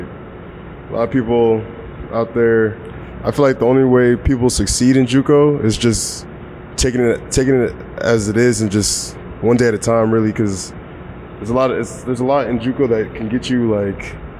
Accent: Corona, California, United States; Corona, California.

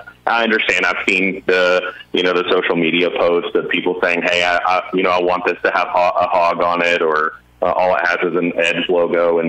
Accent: Hot Springs, Arkansas, United States; I grew up in Arkansas. I'm from Hot Springs, and I grew up a Razorback fan.

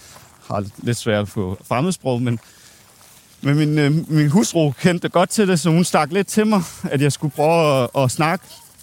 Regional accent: Region of Southern Denmark, Denmark; Jeg er fra Fyn.

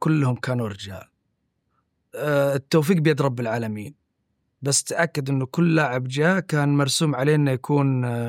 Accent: Bahrain; لكن مجمل الأمر البحرين ديرتي وهلي

